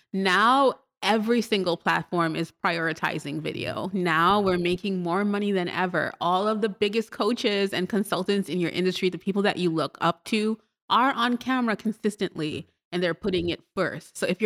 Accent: Trinidad & Tobago; born there; I was born in Trinidad and Tobago. It's a tiny island in the Caribbean.

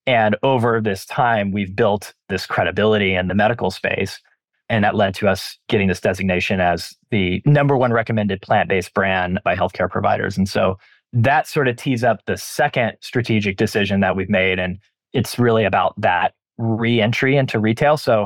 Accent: Austin, Texas, United States; now in Santa Barbara, United States; So I live in Santa Barbara, California now, where Kate Farms is headquartered, but I grew up in Texas as well. I grew up in the Austin area.

